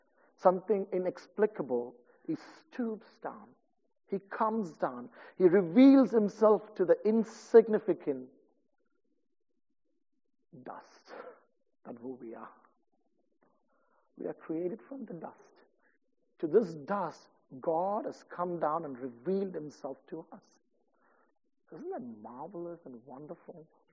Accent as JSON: {"language": "English", "country": "India", "said": "I come from India"}